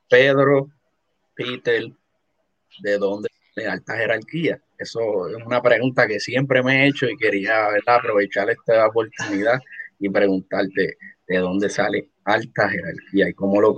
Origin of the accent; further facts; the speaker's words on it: Corozal, Puerto Rico; yo soy de Corozal y nosotros jugamos mucho voleibol contra los de Lares.